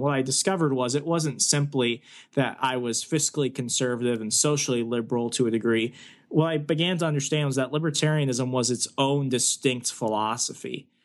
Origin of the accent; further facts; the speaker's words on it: Arizona, United States; I was born and raised in Arizona for the first formative years of my life.